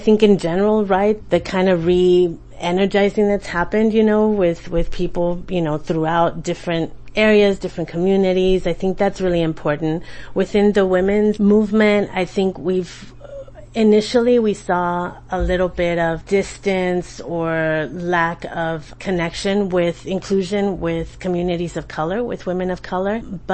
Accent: San Antonio, Texas, United States; I'm a candidate for City Council for District 3. I'm born and raised in San Antonio, born and raised in the southeast side, which is mostly District 3

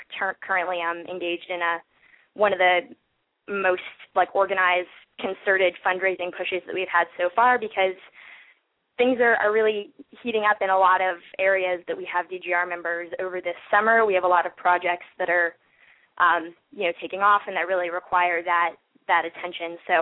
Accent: St. Petersburg, Florida, United States; moved away; It is my home state. I grew up in St. Pete. I've been gone for a bit, but now I'm back

